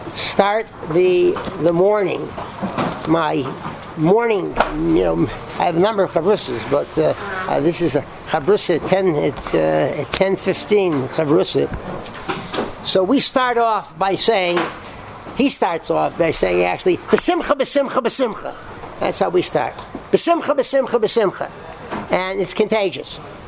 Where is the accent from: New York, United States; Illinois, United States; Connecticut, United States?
Connecticut, United States; born there; But when I was born in Connecticut.